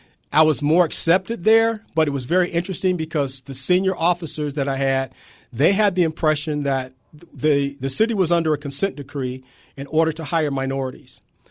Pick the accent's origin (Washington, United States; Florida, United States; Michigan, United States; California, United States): Michigan, United States; I grew up in Michigan, so about the time the whole auto industry had gone belly up, and so did the state.